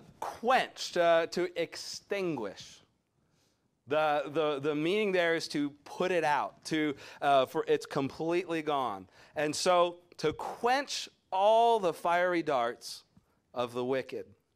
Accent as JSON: {"language": "English", "region": "South Carolina", "country": "United States", "said": "Now, I know I'm from South Carolina, and I know that, you know, those are just like redneck people"}